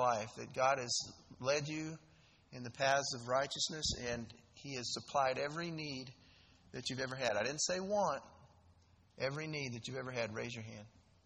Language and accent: English; Texas, United States; I grew up in South Texas, and my grandparents had a 20-acre farm, and they had cows and chickens and other animals